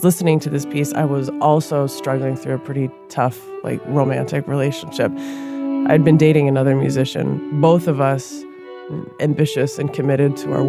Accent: Minneapolis, Minnesota, United States; So I grew up in South Minneapolis, and my mom was Puerto Rican from New York. My dad was a Midwestern guy

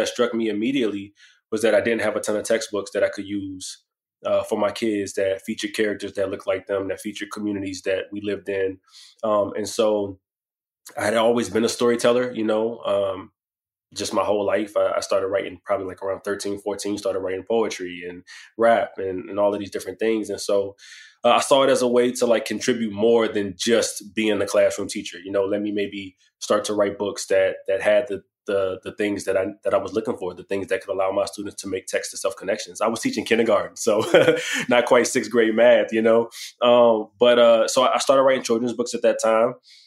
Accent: Washington, District of Columbia, United States; You know, I'm from Washington, D.C., born and raised.

